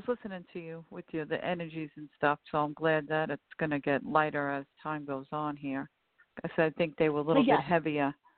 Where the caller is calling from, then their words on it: New York, United States; I'm calling from New York.